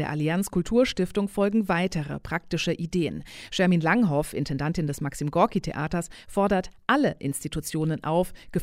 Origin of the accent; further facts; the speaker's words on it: Turkey; Naja, ich bin in der Türkei aufgewachsen. In den 50 Jahren, die ich dort verbracht habe, habe ich 2 Militärdiktaturen erlebt.